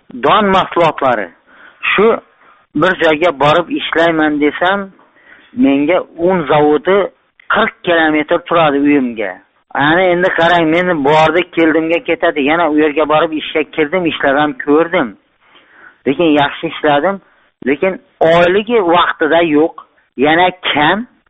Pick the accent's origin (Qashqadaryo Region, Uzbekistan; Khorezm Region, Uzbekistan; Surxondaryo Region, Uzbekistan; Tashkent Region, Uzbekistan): Khorezm Region, Uzbekistan; now in Bogdanovich, Russia; Xorazmdanmiz. Rossiyani Sverdlovsk viloyatini Bogdanovich shahrida ishlayapmiz.